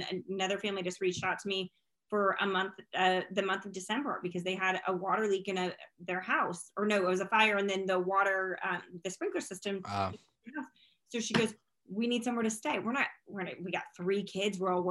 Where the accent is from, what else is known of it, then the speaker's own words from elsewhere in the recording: Iowa, United States; you know, I'm also from Iowa, where it was where I grew up, we go to Chicago.